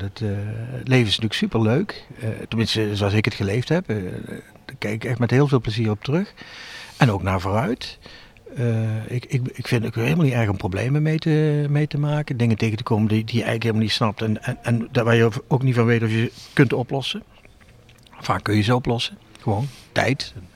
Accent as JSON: {"language": "Dutch", "region": "Limburg", "country": "Netherlands", "lives_now": "Tilburg, Netherlands", "said": "Ik ben hier gekomen en ik kwam dus uit Limburg. Ik ging uit voordat ik hier kwam in Maastricht en zo."}